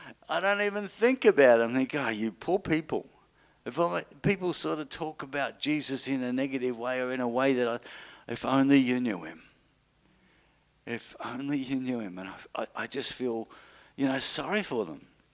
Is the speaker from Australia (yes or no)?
yes; Australia; like I'm an Australian. I live in Australia, so I'm an Australian.